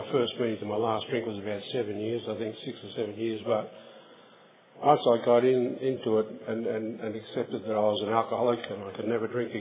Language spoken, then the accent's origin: English; Perth, Western Australia, Australia; I'm an alcoholic and I'm also from Perth in Western Australia. In fact, I'm from the very same part of Perth as the previous speaker because we've been married for 23 years.